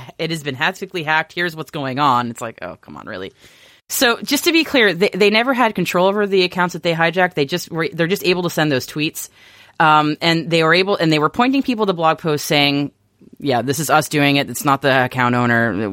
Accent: United States; As an American, I have no idea who they are.

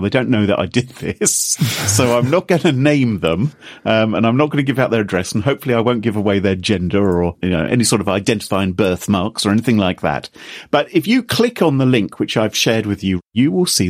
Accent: United Kingdom; Now, we're all British, I believe.

